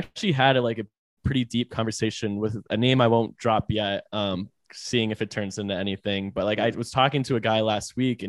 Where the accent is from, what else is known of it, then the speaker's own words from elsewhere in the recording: Raleigh, North Carolina, United States; Like, I'm from Raleigh. Like, I'd say Raleigh is not really like a fashion capital of the country.